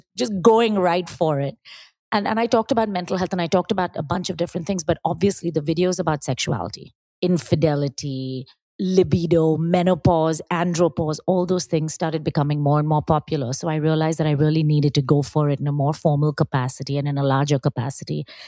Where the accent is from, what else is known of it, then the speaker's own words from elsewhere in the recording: India; my background's a little interesting. I grew up in India.